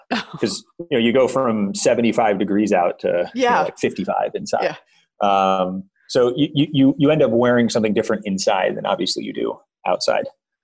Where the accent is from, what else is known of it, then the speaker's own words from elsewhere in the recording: Los Angeles, California, United States; I think something that's always surprising for people knowing that I grew up in Los Angeles is that I'm actually a diehard hockey fan.